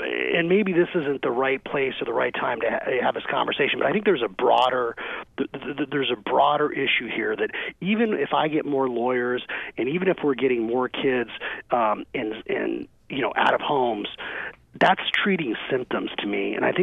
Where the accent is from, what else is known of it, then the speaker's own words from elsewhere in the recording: Arizona, United States; I'm a middle-class kid. I grew up here in Arizona.